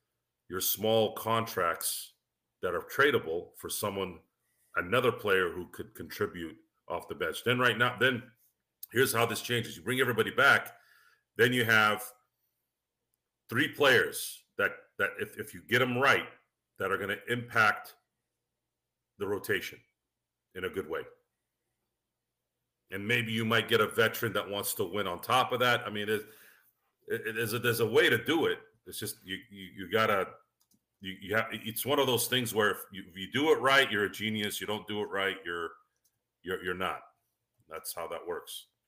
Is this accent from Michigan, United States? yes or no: yes; Royal Oak, Michigan, United States; born there; I was born in Detroit. I was born in the suburb of Detroit, Royal Oak. I have ties there. Didn't grow up there, but I have ties there.